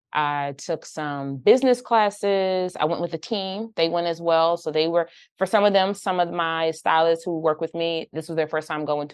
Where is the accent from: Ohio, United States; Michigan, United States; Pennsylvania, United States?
Pennsylvania, United States; Philadelphia; I tell her I'm from Philly.